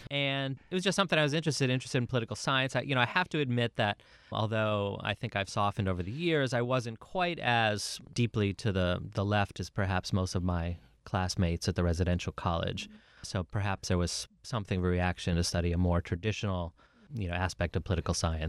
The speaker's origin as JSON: {"language": "English", "region": "Michigan", "country": "United States", "tie": "born or raised there", "said": "I grew up in the suburbs of Detroit, which I don't characterize as beautiful, but very, very suburban."}